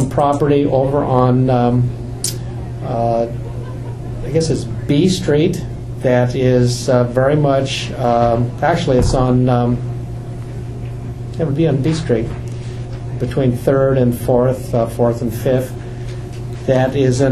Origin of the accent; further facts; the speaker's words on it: Springfield, United States; being, you know, a Springfield person, you know, growing up in Springfield and seeing where the opportunities are